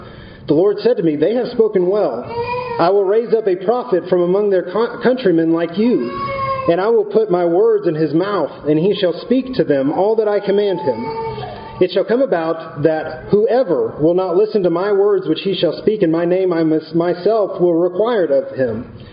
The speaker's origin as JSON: {"language": "English", "town": "Lubbock", "region": "Texas", "country": "United States", "said": "I mean, I'm from Lubbock."}